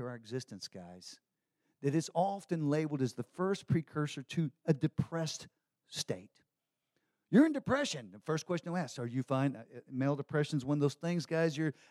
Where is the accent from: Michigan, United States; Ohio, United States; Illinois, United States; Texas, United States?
Texas, United States; I could handle the pain. I think I'm a Texan. I'm like you. Yeah, I can handle pain.